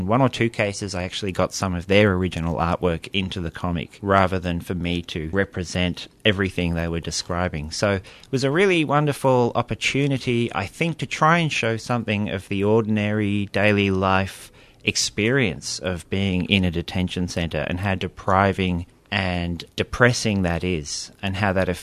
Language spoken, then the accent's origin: English; Australia; also born or lived in Liverpool; I was born in Liverpool in the UK, but grew up in Australia my whole life. So we migrated here when I was a little baby.